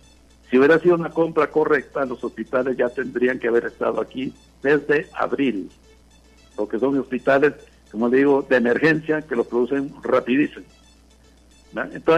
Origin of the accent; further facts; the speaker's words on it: Honduras; esa es mi cuestión como ciudadano hondureño